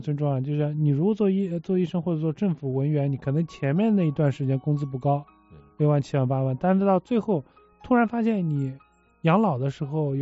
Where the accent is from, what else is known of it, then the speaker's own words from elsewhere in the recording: China; 给这个我们中国人都开开思路嘛